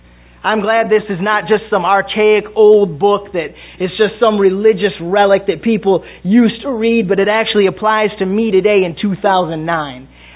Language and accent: English; Detroit, Michigan, United States; I mean, I'm from the Detroit area. We've been dealing with it for 2 or 3 years before it even hit the country.